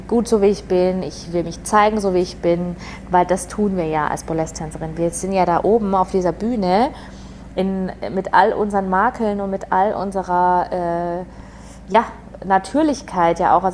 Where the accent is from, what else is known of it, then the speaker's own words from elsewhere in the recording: Augsburg, Bavaria, Germany; ich war auf einer Veranstaltung in meiner Heimatstadt Augsburg